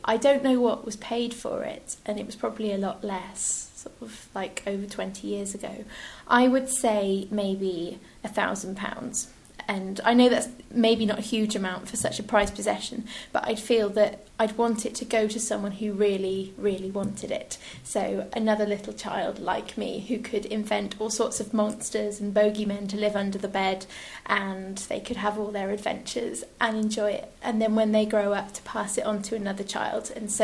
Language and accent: English; Monmouth, Wales, United Kingdom; I am 25 and I come from Monmouth, where I grew up on a farm.